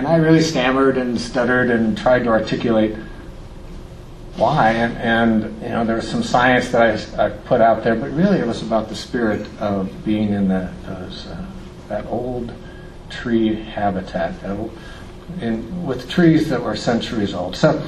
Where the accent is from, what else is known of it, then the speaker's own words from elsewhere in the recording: Pennsylvania, United States; I was raised in Pennsylvania, and when I was in 7th grade, my parents took me to a Unitarian church on the other side of town, a whole hour drive away, and that was my first exposure to the UU church.